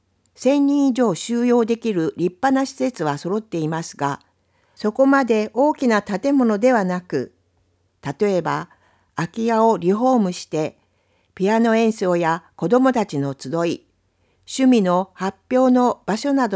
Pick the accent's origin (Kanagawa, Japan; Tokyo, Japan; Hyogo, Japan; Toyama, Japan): Toyama, Japan; Imizu; 僕も射水市出身ということで、